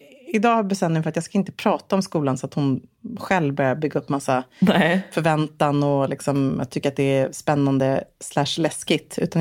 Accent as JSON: {"language": "Swedish", "town": "Gävle", "region": "Gävleborg County", "country": "Sweden", "tie": "born or raised there", "said": "Jag kommer till till Stockholm från Gävle där jag var uppvuxen"}